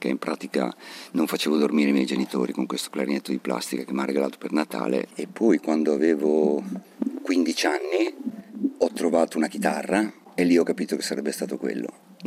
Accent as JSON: {"language": "Italian", "town": "Mantua", "region": "Lombardy", "country": "Italy", "also_born_or_lived": "Bologna", "moved": "as an adult", "said": "io sono di Mantova d'origine, e appena ho potuto me ne sono andato"}